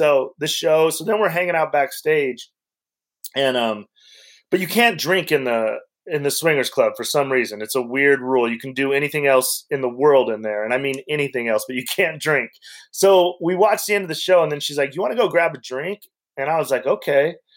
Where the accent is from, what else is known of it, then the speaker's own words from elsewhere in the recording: Wyoming, United States; I'm a kid from Wyoming. I never dreamed I'd even meet a porn star.